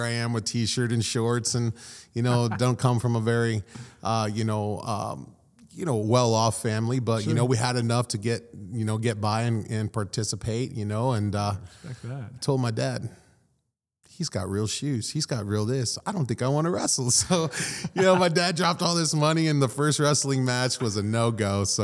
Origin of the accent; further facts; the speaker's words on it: Syracuse, Indiana, United States; born and raised in Syracuse, Indiana, otherwise known as Wallasey. Most people know it as Wallasey rather than Syracuse.